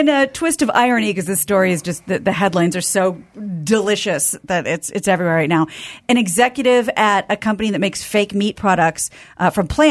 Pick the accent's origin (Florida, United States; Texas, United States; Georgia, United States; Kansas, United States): Kansas, United States; The Midwest. I'm from Kansas and you always wave.